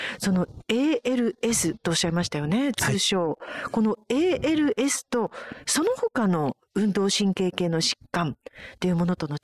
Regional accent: Iwate, Japan; 私も沿岸出身ですので

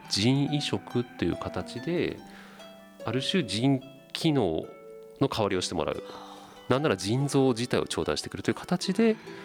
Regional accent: Tohoku, Japan; 逆に私たち東北人は雪とか寒さには慣れてますけど

